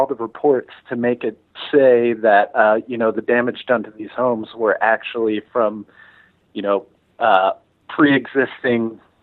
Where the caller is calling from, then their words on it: Baltimore, Maryland, United States; from Baltimore.